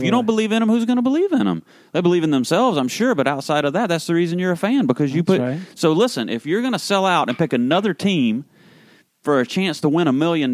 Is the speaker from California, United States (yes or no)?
no; Spartanburg, South Carolina, United States; The boy from my hometown of Spartanburg, South Carolina